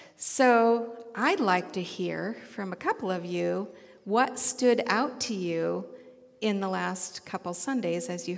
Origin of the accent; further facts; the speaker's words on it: Bellingham, Washington, United States; So as I was growing up in Bellingham, I went to Pioneer Girls Camp.